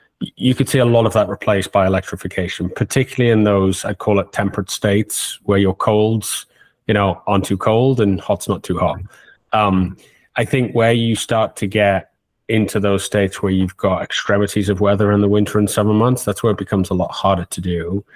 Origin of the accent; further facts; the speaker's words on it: Newcastle, North East England, United Kingdom; also born or lived in Edinburgh; I was actually born and raised in Newcastle, England. I then went and did a postgrad in Edinburgh, but I've been in and around the Northeast pretty much the first 23, 24 years of my life. So born and raised in Newcastle, England.